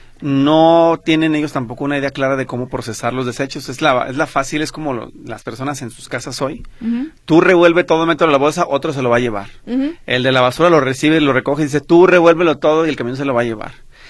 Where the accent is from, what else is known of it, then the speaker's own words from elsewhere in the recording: Guadalajara, Jalisco, Mexico; Y nosotros también como tapatíos paguemos los impuestos